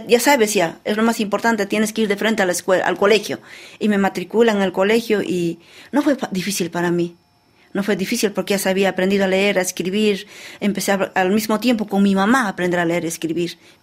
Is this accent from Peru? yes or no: yes; Cusco, Peru; Y esa es alegría para mi pueblo, para la cultura cana, para los quechos de allá.